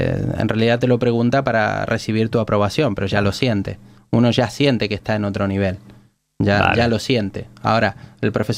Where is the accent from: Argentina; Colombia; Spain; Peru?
Argentina; mi madre es psicóloga y soy argentino